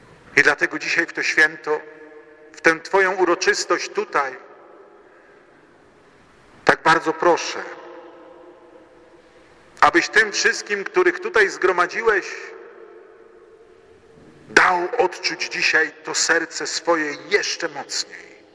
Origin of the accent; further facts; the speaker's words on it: Bydgoszcz, Kuyavian-Pomeranian Voivodeship, Poland; w Bydgoszczy, kiedy byłem najpierw ministrantem, potem lektorem, mogłem na ten Twój wizerunek patrzeć codziennie.